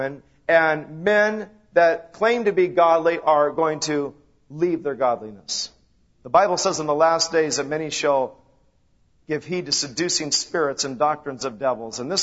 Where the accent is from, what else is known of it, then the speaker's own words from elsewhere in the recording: Rialto, California, United States; he always has a piece of wheat coming out because I'm from Rialto.